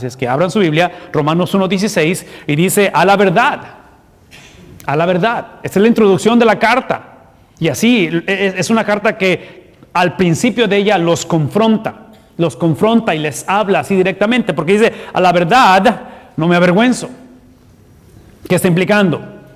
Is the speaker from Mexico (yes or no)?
yes; Mexico; como en el caso de los que somos de México o los que somos de otros países.